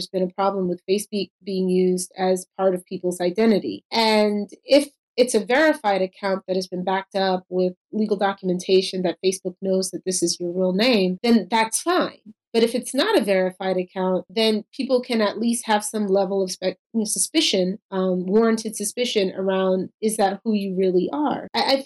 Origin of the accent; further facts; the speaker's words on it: Queens, New York, United States; I'm sorry. I come from Queens. It's always going to be DeRay.